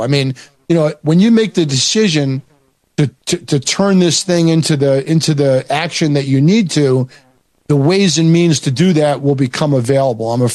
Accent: New York, United States; into New York, because we're from Long Island, you know, touring the various UN buildings.

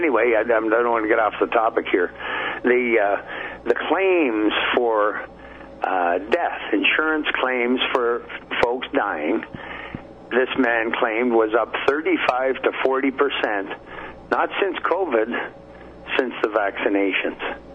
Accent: Canada; I'm Canadian. I have no say in any of this

